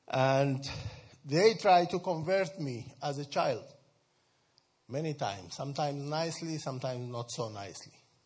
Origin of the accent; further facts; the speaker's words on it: Sudan; I grew up in Sudan, North Sudan, and at that time it was one Sudan, so we had quite a bit of freedom.